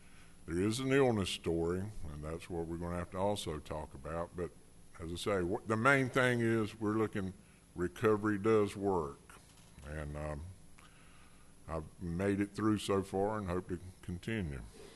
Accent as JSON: {"language": "English", "town": "Benson", "region": "North Carolina", "country": "United States", "tie": "born or raised there", "also_born_or_lived": "Newark", "said": "I was born in Newark, but we went pretty quickly. My parents moved back to Benson, North Carolina. It's a small town, really small town, southeast of Raleigh, about 30 miles. And I spent the next 60 years in Benson, North Carolina."}